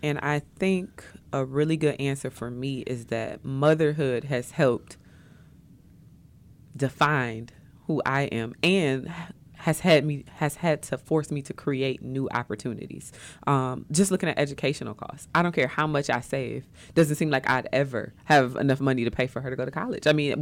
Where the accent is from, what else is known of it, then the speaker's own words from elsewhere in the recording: East Point, Georgia, United States; At one point, we grew up in East Point. We had been inside of every house in East Point that was listed for sale.